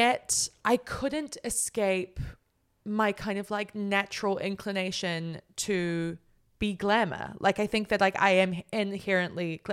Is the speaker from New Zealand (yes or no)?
yes; New Zealand; I grew up in New Zealand, a famously kind of like unglamorous country, in a very like pick me environment before we had a term for it.